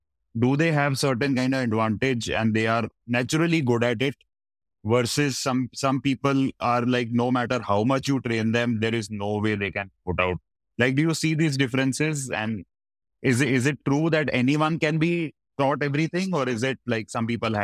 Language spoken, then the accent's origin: English; Delhi, India; now in Mumbai, India; I come from Delhi and then I moved to Bombay